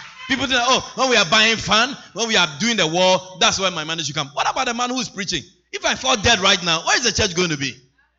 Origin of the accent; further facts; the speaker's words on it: Ashanti, Ghana; And I am from the Ashanti tribe. We are very masculine in our culture.